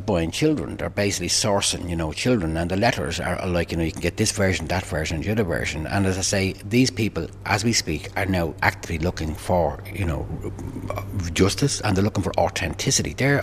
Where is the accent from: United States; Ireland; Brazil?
Ireland; And we as Irish citizens must not forsake ourselves and must not forsake our history and our people.